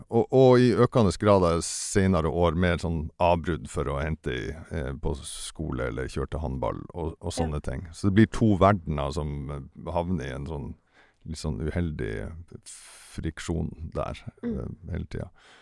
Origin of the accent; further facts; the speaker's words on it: Nordland, Norway; Denne skiva spilt inn oppe I Vesterålen der jeg kommer fra, I et lite fiskevær som heter Nyksund.